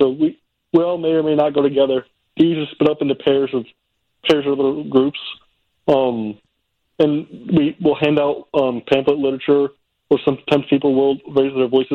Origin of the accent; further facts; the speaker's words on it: Kentucky, United States; Yes, my dad was a pastor in a church where I grew up in Kentucky.